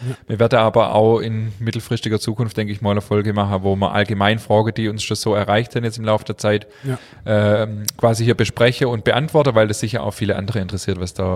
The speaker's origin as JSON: {"language": "German", "country": "Germany"}